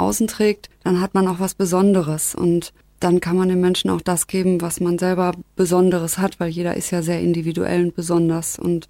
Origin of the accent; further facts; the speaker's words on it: Hofheim, Germany; bin 46 Jahre alt, ich komme aus Hofheim